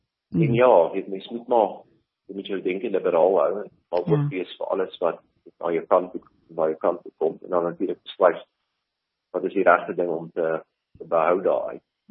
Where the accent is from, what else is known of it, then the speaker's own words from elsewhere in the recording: Virginia, Free State, South Africa; also born or lived in Bloemfontein / Johannesburg; Ek het aanvanklik groot geword in Virginia in die Vrystaat, daar in die mining gemeenskappe. En toe is ek na Bloemfontein toe wat daar gestudeer het, en ek was bietjie oor see. En toe het ek na Johannesburg verhuis waar ek gewerk het in die 24 jaar.